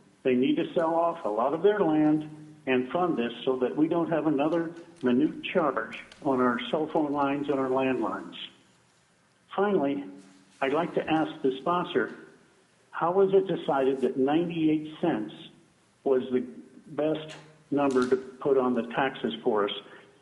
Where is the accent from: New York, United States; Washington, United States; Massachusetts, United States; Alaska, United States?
Alaska, United States; Wasilla; from Wasilla, speaking for myself.